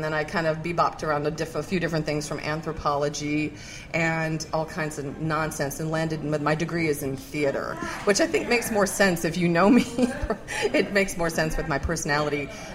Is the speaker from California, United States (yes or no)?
no; Chicago, Illinois, United States; Oh, you're from that. I'm from Chicago.